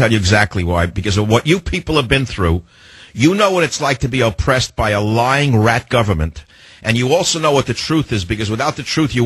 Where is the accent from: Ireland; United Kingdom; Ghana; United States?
Ireland; Now, come on, an Irish person can never cut a long story short. That's the joy of being Irish.